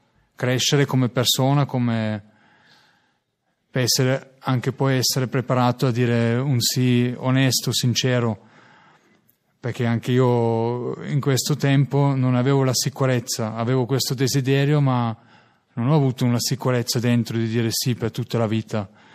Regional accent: Austria; Italian is a second language; ho 36 anni, vengo dall'Austria.

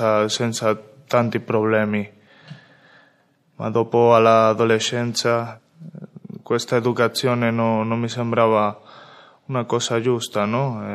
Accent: Madrid, Community of Madrid, Spain; Italian is a second language; vengo da Spagna. Sono cresciuto in un quartiere umile di Madrid, dove ho vissuto tutta la mia vita

